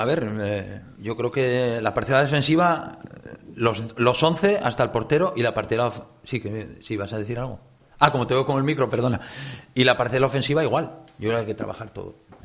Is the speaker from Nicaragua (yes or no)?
no; Gijón, Asturias, Spain; Si es que en Gijón no pedimos mucho más, los asturianos somos así, los del Sporting más.